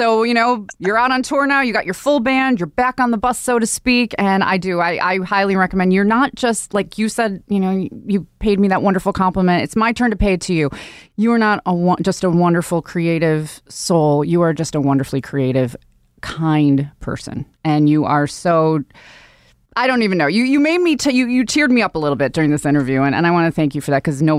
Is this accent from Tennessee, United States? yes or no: no; Buffalo, New York, United States; You're also in my hometown of Buffalo, New York at the Electric Factory.